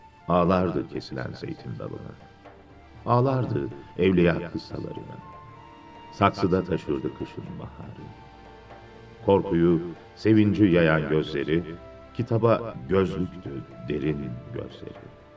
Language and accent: Turkish; Şanlıurfa, Turkey; Urfalı bir şairim. 1940 yılında İbrahim Peygamber'e serin olan topraklarda Balıklı Göl Mahallesi'nde doğdum.